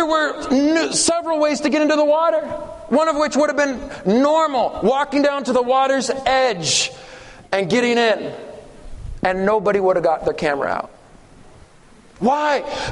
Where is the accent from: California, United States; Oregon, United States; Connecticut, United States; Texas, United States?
Oregon, United States; I'm from Oregon, grew up in Oregon.